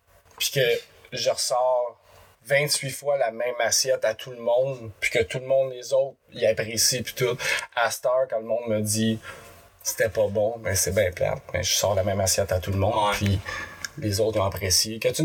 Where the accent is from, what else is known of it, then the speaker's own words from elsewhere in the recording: Quebec, Canada; toujours dans le même coin à Repentigny, vu que je viens de la Nourdière. Fait que j'ai toujours resté dans ce coin-là. Déménagé à Montréal. De Montréal, je me suis séparé, revenu à l'Assomption